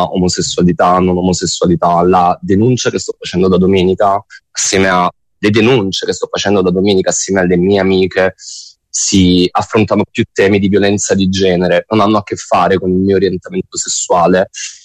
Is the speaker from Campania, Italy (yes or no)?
yes; Naples, Campania, Italy; born there; now in Quarto, Italy; abito a Quarto da 30 anni, ma vabbè, sono nato a Napoli, quindi sì, abito a Quarto.